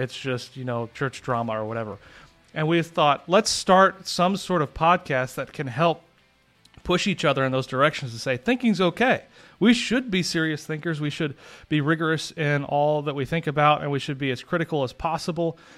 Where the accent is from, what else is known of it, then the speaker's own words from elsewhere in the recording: St. Louis, Missouri, United States; I'm from St. Louis, so anytime anybody goes there, I get excited